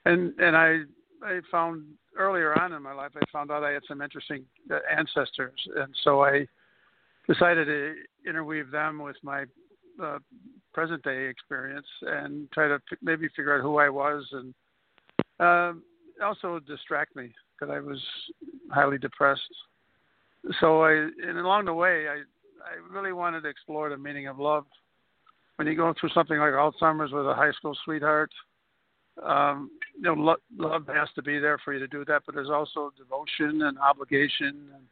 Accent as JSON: {"language": "English", "town": "Buffalo", "region": "New York", "country": "United States", "tie": "born there", "said": "I was born here in Buffalo, New York in 1937."}